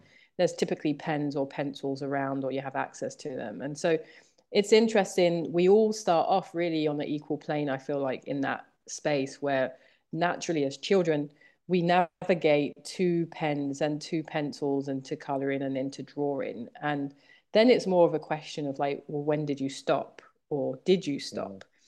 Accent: Thamesmead, London, United Kingdom; I grew up in Southeast London. I grew up in a place called Thamesmead. So if anyone's seen Clockwork Orange or The Misfits or a bunch of car commercials, it's a very like brutalist council estate

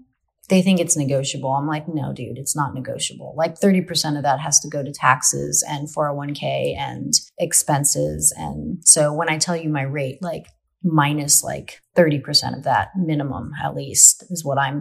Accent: Brooklyn, New York, United States; I'm like, dude, I grew up in Brooklyn. Like, I never had a car.

